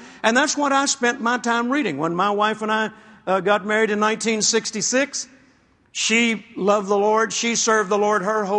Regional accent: Shreveport, Louisiana, United States; Kenneth Copeland came, 1969, to our hometown, Shreveport, Louisiana.

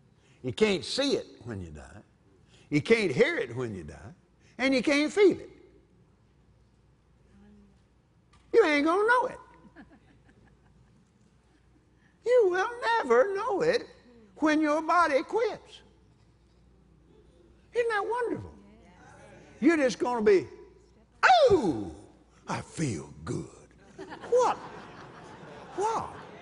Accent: Texas, United States; Well, I come from South Texas, you know, or West Texas.

